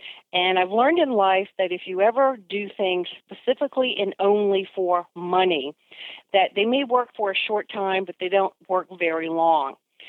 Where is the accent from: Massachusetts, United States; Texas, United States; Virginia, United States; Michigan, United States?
Virginia, United States; Chuckatuck; So I grew up in Chuckytuck, Virginia, on a farm ranch, a mile and a half from the nearest secondary road.